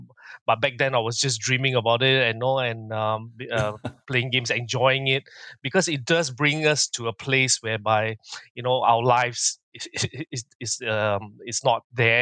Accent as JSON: {"language": "English", "region": "Penang", "country": "Malaysia", "tie": "born or raised there", "said": "I'm born and bred in Penang"}